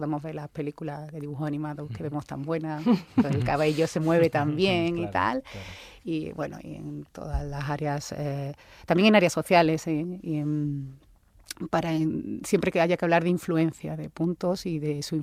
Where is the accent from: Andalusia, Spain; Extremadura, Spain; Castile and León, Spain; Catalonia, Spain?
Extremadura, Spain; Coria; luego lo utilizo yo, que soy de Coria